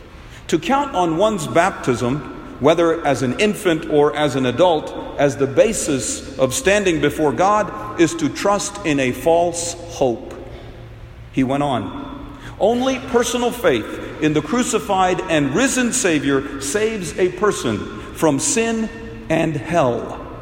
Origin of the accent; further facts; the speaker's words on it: New Delhi, Delhi, India; born there; And that's why I was baptized 8 days after I was born in New Delhi.